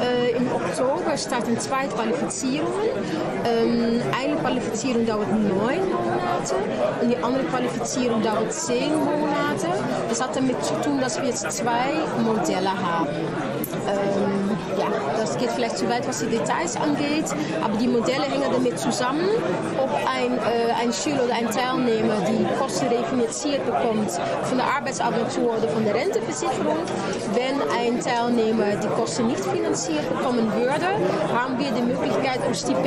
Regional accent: Netherlands; Es ist in den Niederlanden auch so, wo ich herkomme.

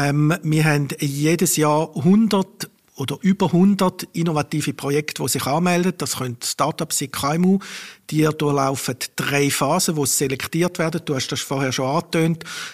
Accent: Eastern Switzerland, Switzerland; now in Münchenstein, Switzerland; Daneben wohne ich seit 30 Jahren in Basel-Land, mir gehört es nicht. Ich komme ursprünglich aus der Ostschweiz, wohne in Münchenstein

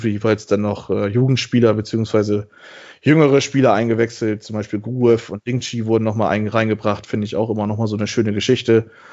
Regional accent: Bremen, Germany; als Bremer

